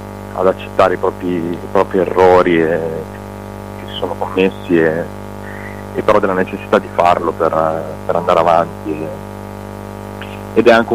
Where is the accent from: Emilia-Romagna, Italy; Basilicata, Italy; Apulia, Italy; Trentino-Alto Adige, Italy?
Emilia-Romagna, Italy; Ravenna; Ma io sono di Ravenna, appunto